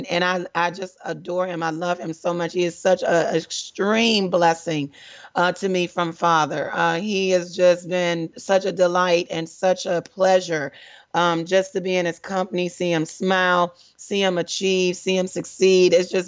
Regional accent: Detroit, Michigan, United States; Dr. Pastor Spencer T. Ellis from the Citadel of Praise, Detroit, Michigan, straight from my hometown. We went to the same church together.

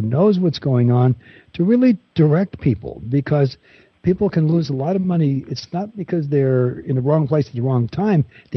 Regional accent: Bell, California, United States; I'm an old Los Angelino. I was brought up in Los Angeles. And I know you're. Oh, yeah. And by the way, I came from the most famous city in Southern California.

